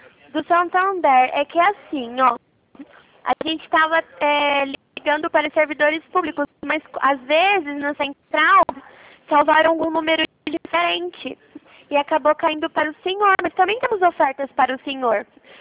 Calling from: Maringá, Paraná, Brazil; Não, a gente fica em Maringá. A gente atende toda a região do Paraná.

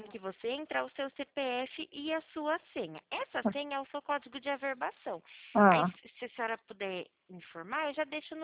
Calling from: Araras, São Paulo, Brazil; Não, eu falo daqui de Araras.

